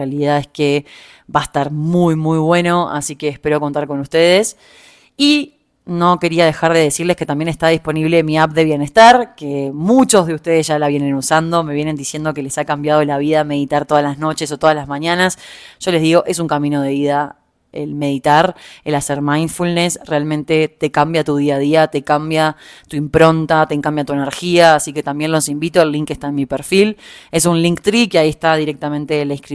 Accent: Uruguay; also born or lived in Argentina; now in Mexico City, Mexico; Desde que me mudé a Argentina, volví para Uruguay, estuve todo diciembre en Uruguay, después me vine para Ciudad de México. Hace 3 meses ya que estoy en Ciudad de México

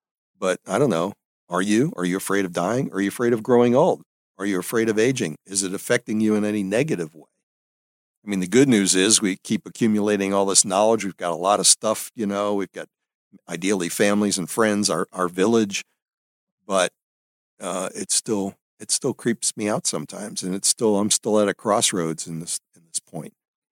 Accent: New Orleans, Louisiana, United States; that's like a throwback to my youth growing up in New Orleans

